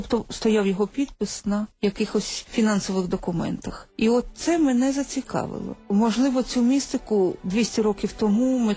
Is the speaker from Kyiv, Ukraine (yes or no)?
yes; Kyiv, Ukraine; хоча я киянка корінна.